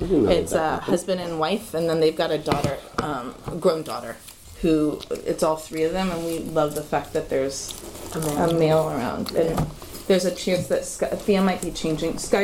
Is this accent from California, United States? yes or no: yes; Berkeley, California, United States; I'm 40 years old. I grew up in Berkeley